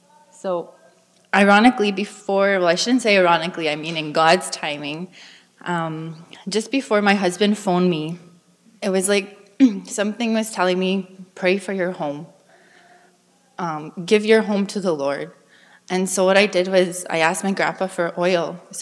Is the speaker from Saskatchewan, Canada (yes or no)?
no; Fairford First Nation, Manitoba, Canada; I am from Fairford First Nation, where Marty is from as well, so it's nice to see some familiar face.